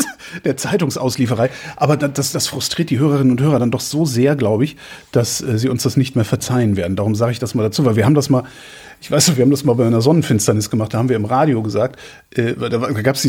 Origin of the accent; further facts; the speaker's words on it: Erftstadt, North Rhine-Westphalia, Germany; Meine Eltern wohnen ja auch an der Erft. Also ich bin ja an der Erft auch groß geworden